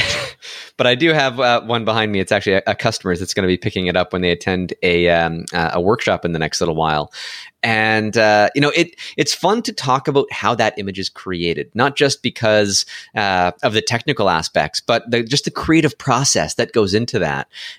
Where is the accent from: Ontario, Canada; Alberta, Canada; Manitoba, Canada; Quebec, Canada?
Ontario, Canada; Sudbury; Kelly Robitaille is from my hometown of Sudbury, Ontario.